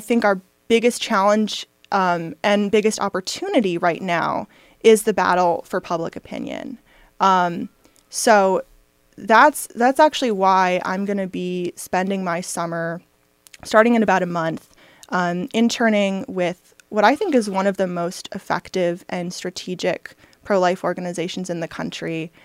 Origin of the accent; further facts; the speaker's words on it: Michigan, United States; including my home state of Michigan